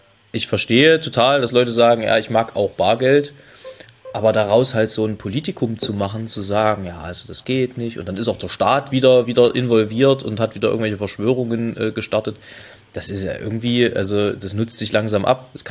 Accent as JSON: {"language": "German", "region": "East Germany", "country": "Germany", "tie": "born or raised there", "said": "ich bin ja nun selber gebürtiger Ostdeutscher"}